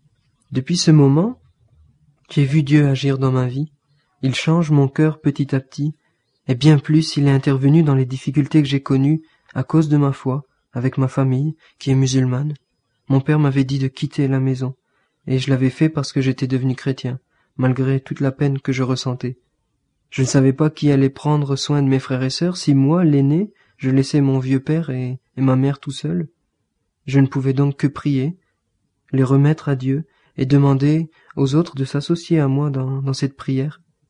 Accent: France; born there; Je suis né en France dans une famille émigrée d'Algérie, donc musulmane.

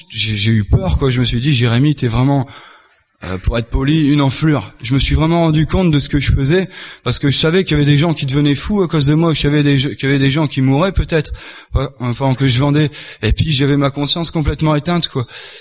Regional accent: Lille, Hauts-de-France, France; J'ai passé mon enfance à Lille sans mon père. C'est ma grand-mère qui m'a élevé. C'était une dame qui croyait en Dieu, qui avait vraiment la foi.

